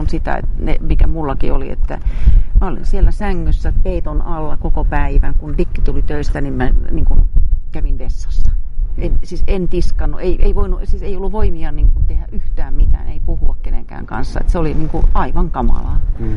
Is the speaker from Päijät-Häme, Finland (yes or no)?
no; Lapland, Finland; accent: Peräpohjola dialect; Ja siis tuota, jo Peräpohjolan murre on se minun kotikieli.